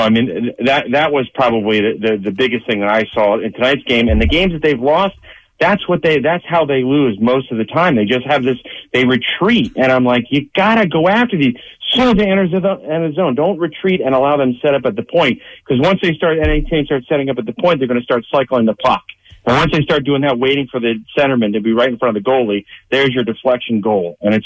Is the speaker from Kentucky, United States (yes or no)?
no; Philadelphia, Pennsylvania, United States; moved away as an adult; now in Fort Lauderdale, United States; I was born and raised in Philly, but I've been living down here for so long.